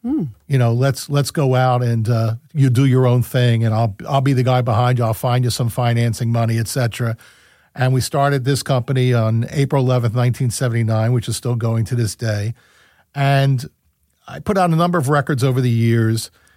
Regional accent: Plymouth Meeting, Pennsylvania, United States; now in Voorhees, United States; she was from New Jersey, I was from Plymouth Meeting, so we decided to split the difference, and we moved to Voorhees, New Jersey, where I still live today.

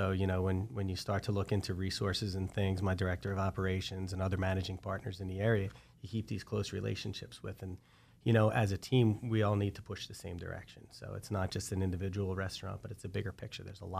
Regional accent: Haddonfield, New Jersey, United States; I am, yeah. Born and raised. I was born over in Haddonfield, New Jersey. I live in Haddon Township right next door. As a matter of fact, right across the street from me is Haddonfield. So I'm like on the edge of where I grew up

